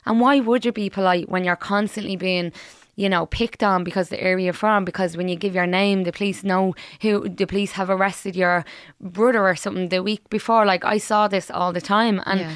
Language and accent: English; Dublin, Leinster, Ireland; I grew up in Sheriff Street. I still live there now. And I was born in the flats there and, you know, they were knocked down in 96.